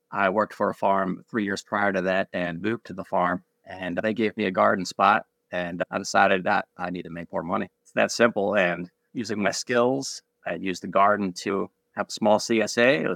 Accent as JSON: {"language": "English", "town": "Catonsville", "region": "Maryland", "country": "United States", "tie": "born or raised there", "said": "I'm from Catonsville. We had a house right by UMBC with a little yard"}